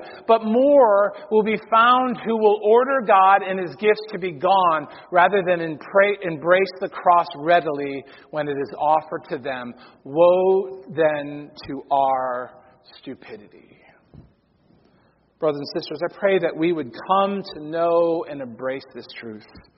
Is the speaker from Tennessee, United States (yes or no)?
no; Connecticut, United States; I always remember that as a kid, because every kid in Connecticut, growing up in Connecticut, knows the story of Nathan Hale.